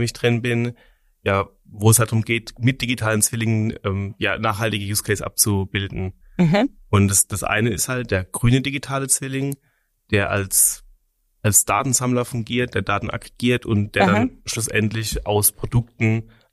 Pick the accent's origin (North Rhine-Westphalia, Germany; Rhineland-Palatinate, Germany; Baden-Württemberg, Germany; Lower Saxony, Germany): Rhineland-Palatinate, Germany; also born or lived in Istanbul, Turkey; ich bin auch aufgewachsen hier in der Nähe von Kaiserslautern, also nicht schon in der Südpfalz, aber jetzt nicht sehr weit weg.